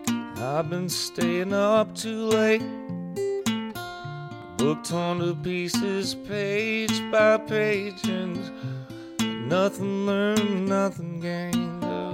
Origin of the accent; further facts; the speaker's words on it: Nashville, Tennessee, United States; And, I'm not staying in Nashville forever. Sitting there watching my hometown be and it's being destroyed